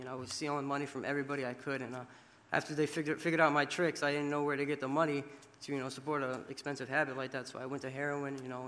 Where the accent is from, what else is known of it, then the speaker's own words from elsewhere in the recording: Fitchburg, Massachusetts, United States; I'm 22 years old, and I'm from Fitchburg, Massachusetts.